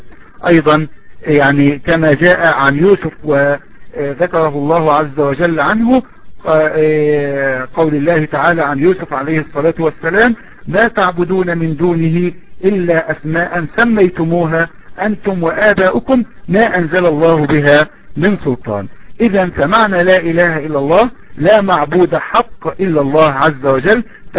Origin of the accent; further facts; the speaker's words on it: Egypt; فكمثلا عندنا في مصر بعض السفهاء ينسبون أنفسهم إلى الفراعين